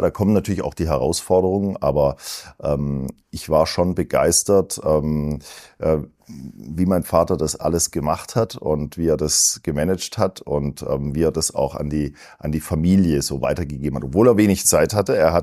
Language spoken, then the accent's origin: German; Baden-Württemberg, Germany; Mit 6 konnte ich schon Spätzle schaben. Das muss man vielleicht als Schwabe irgendwann mal lernen, aber ich konnte schon mit 6.